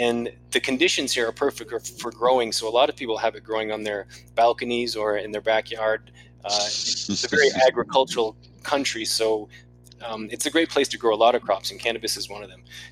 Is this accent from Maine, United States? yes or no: yes; Maine, United States; I saw the … in my home state of Maine